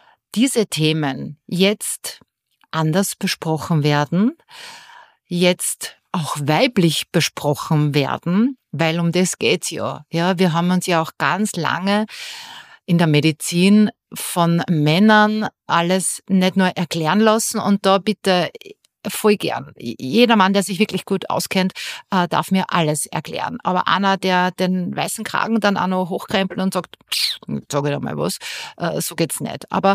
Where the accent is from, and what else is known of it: Austria